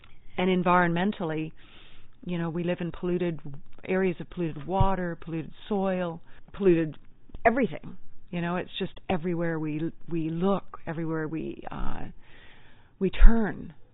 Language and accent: English; Auchtermuchty, Scotland, United Kingdom; accent: Scots; I'm from Scotland, I shared my wee Scots accent here, from Ochtermochty again. But I'm from Scotland